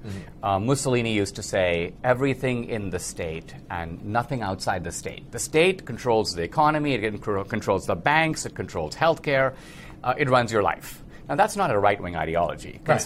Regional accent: India; now in United States; I'm from India.

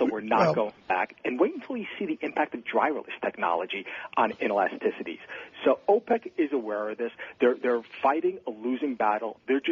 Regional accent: Pennsylvania, United States; because you've got so much gas being produced in my home state here in Pennsylvania

